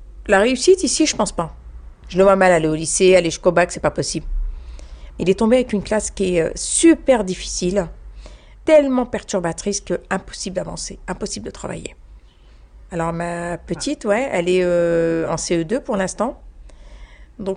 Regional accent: France; nationalité française parce qu'on est tous nés en France. Voilà, on est tous français

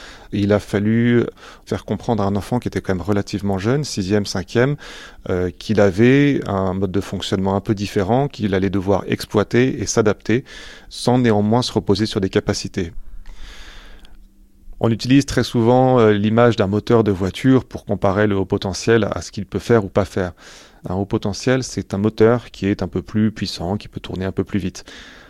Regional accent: Île-de-France, France; born there; j'ai 45 ans et je suis journaliste. Je suis né dans les Yvelines, où je réside toujours actuellement.

